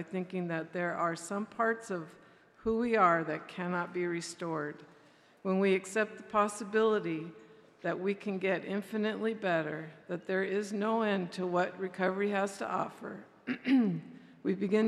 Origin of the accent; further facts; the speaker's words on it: Albuquerque, New Mexico, United States; I'm an addict from Albuquerque, New Mexico.